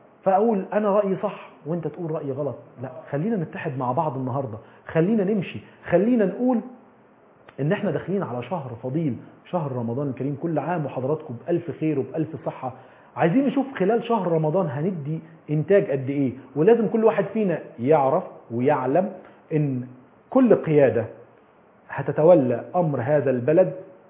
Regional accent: Egypt; احنا كمصريين بنحب بلدنا جدا جدا

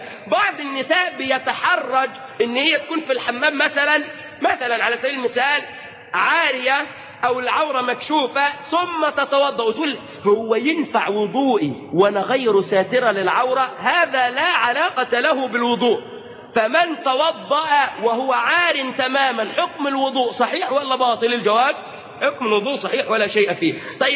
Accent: Egypt; يعني احنا مثلا كمصريين

